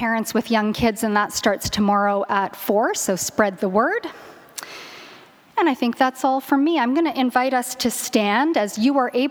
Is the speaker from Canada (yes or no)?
yes; Edmonton, Alberta, Canada; now in Toronto, Canada; And I grew up in Treaty 6 territory in Edmonton, on the banks of the North Saskatchewan River.